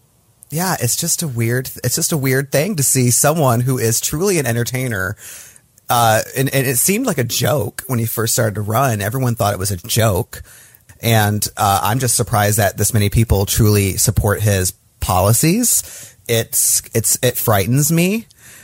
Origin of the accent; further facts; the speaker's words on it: Michigan, United States; also born or lived in California; originally I'm from Michigan, like I told you. That's where I went to high school. That's where I was born and raised, in Michigan, which is a northern Midwestern state in the country.